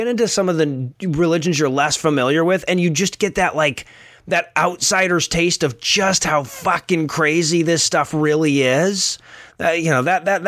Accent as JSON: {"language": "English", "region": "Georgia", "country": "United States", "tie": "born or raised there", "said": "I grew up in South Georgia surrounded by Baptists."}